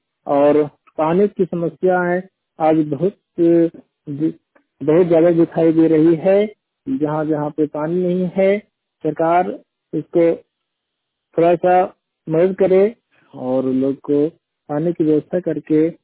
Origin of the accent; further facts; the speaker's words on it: Bhoranja, Jharkhand, India; मैं कोडरमा जिला का वासी हूँ और मेरा गांव भोरंजा है।